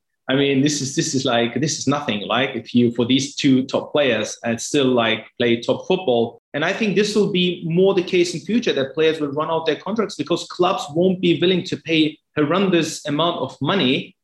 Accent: Germany; I'm coming from Germany

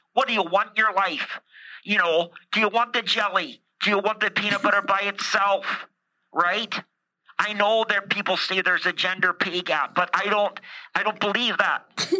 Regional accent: Canada; Okay, I'm Canadian

